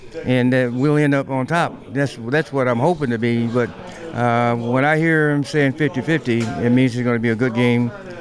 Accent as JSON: {"language": "English", "region": "Midwest", "country": "United States", "said": "I'm from the Midwest, so I'm always in the cold weather, you know."}